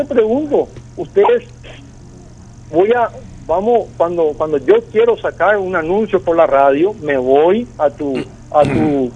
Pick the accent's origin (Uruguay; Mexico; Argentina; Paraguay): Paraguay; Yo soy paraguayo